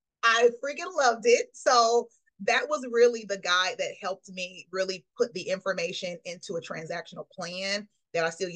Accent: Portland, Oregon, United States; now in Nashville, United States; I'm originally from Portland, Oregon, believe it or not.

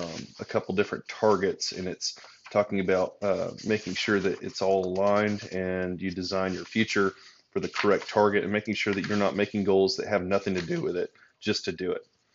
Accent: Auburn, Alabama, United States; I am from Auburn, Alabama

